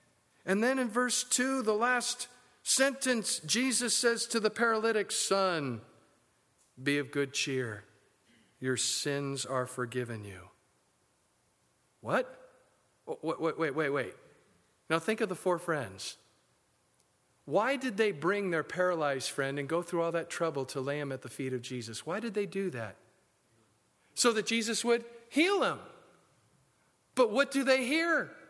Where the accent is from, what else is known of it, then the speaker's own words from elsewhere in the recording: California, United States; And say, hey … dude, because we're from California, they have to say dude all the time.